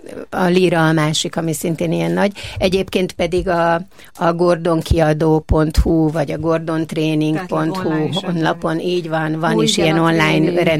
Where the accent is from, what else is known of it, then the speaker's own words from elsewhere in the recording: Hungary; Viszont magyarok vagyunk, és a magyar élethelyzetekkel foglalkozunk.